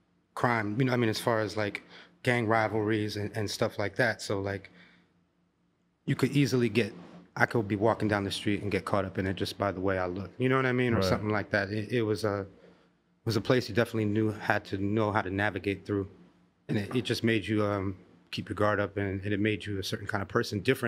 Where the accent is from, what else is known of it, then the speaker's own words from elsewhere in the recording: Venice Beach, California, United States; I grew up in Venice Beach